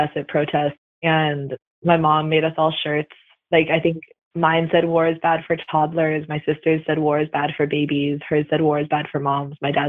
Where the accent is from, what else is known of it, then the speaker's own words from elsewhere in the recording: California, United States; now in Arcata, United States; I'm a student of the Child Development Department, and I am at home in Arcata, California. I grew up in Sonoma County. I'm of Ashkenazi descent on my mom's side.